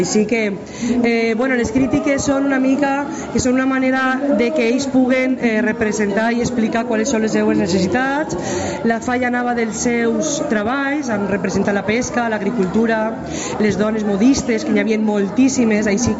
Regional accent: Benicarló, Valencian Community, Spain; born there; now in Vinaròs, Spain; Jo soc nascuda a Benicarló, casada en un vinarosenc, i vinc aquí a Vinaròs

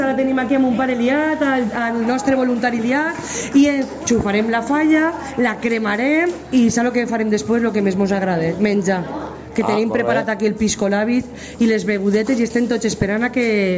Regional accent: Benicarló, Valencian Community, Spain; born there; now in Vinaròs, Spain; Jo soc nascuda a Benicarló, casada en un vinarosenc, i vinc aquí a Vinaròs

